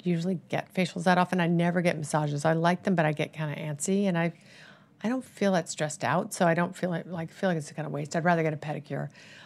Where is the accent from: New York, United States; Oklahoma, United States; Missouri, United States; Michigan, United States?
Missouri, United States; St. Louis; I'm from St. Louis.